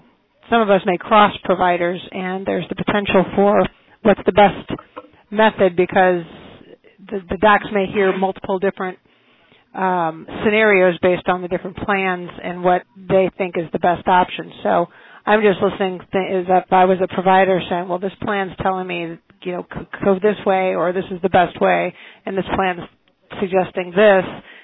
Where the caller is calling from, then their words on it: Paramount, United States; I'm calling from Paramount along with Kevin.